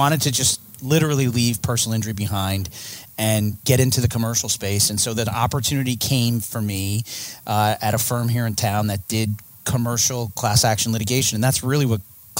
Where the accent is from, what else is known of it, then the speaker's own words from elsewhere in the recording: Scranton, Pennsylvania, United States; So I'm originally from the Scranton area, spent my early years up there, graduated from the University of Scranton in 1998